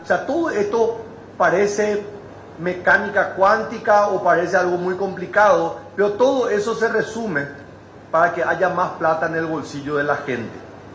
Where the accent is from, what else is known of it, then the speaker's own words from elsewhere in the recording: Paraguay; decirle que me siento orgulloso como paraguayo